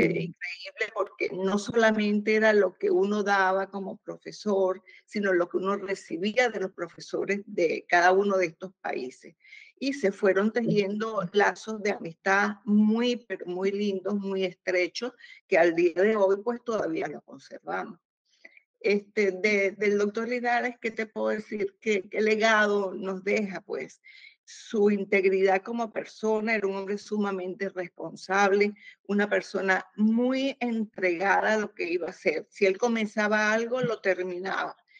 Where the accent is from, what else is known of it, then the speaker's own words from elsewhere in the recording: Venezuela; Pero yo te puedo contestar esta pregunta como venezolana, viendo la realidad venezolana